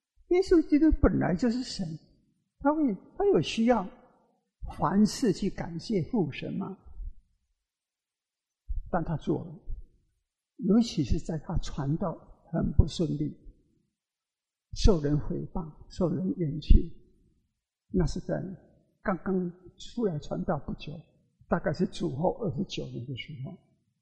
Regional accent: United States; 我们美国人会行善，我们会做一些很多的善事

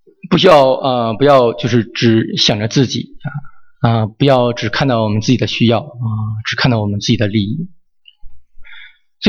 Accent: China; now in United States; 因为我们中国人很多时候都是勤俭持家，都不会乱花钱。

